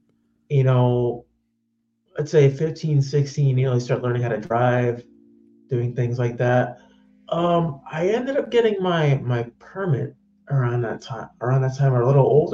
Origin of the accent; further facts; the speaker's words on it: Florida, United States; Oh, Florida. If I'm from Florida, and if it gets down to like 45, 40 degrees, I'm freezing.